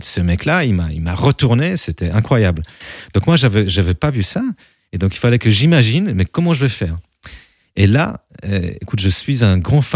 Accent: France; Je suis un des D'accord, rares Français ouais. qui n'ont jamais vu un show

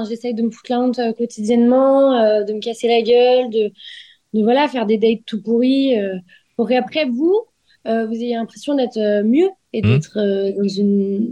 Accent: Lyon, Auvergne-Rhône-Alpes, France; Moi, je suis de Lyon.

